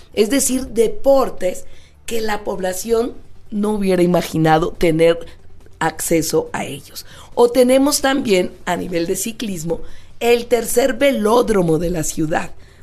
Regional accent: Mexico City, Mexico; Yo soy orgullosamente chilanga, ¿sí?

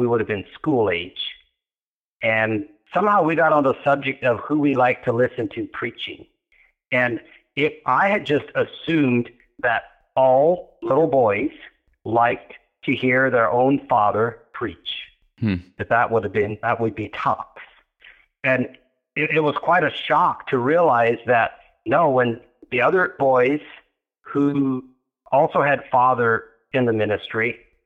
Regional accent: Elmer, Ontario, Canada; born there; I was born in Canada, in Elmer, Ontario, an Amish community.

